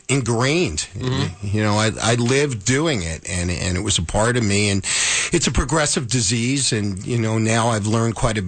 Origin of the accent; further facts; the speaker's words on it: Yonkers, New York, United States; I grew up in Yonkers and right near Yankees, not too far from Yankee Stadium, and just fell in love with baseball.